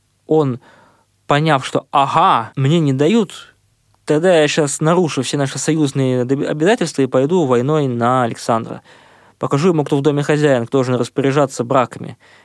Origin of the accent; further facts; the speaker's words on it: Moscow, Russia; Я сам родился и вырос в Москве. Всю жизнь здесь. Да, я путешествовал по городам, но вся моя жизнь здесь, в Москве. И, соответственно, учился я по московским меркам.